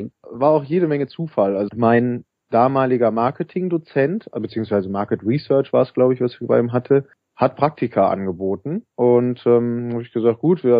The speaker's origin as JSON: {"language": "German", "town": "Cologne", "region": "North Rhine-Westphalia", "country": "Germany", "tie": "born or raised there", "said": "also ich komme aus Köln ursprünglich, bin hier aufgewachsen"}